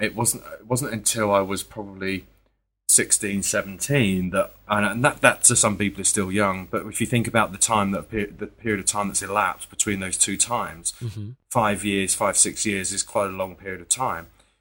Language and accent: English; United Kingdom; I grew up about 20 miles north of London.